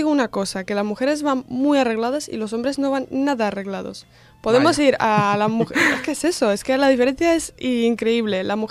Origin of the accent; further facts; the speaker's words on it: Ukraine; Spanish is a second language; aunque yo no soy muy objetiva porque soy ucraniana, pero a mí el ucraniano me gusta más que el ruso